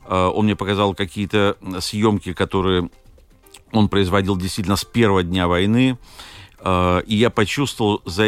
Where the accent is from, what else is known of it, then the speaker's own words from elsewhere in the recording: Lviv, Lviv Oblast, Ukraine; moved away as an adult; also born or lived in Moscow; now in Latvia; коль скоро я родился во Львове и вырос там, и окончил школу, и из Львова я уехал учиться в Москву, где потом остался работать.